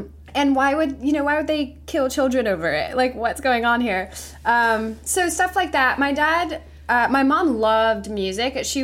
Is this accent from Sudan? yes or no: no; Paris, Île-de-France, France; also born or lived in Italy / England; I grew up actually mostly in Paris, France. I was born in Italy and we moved around a little bit. So I lived in Italy, then I went to England, then I went to France, then I went back to Italy, and then I did high school in France.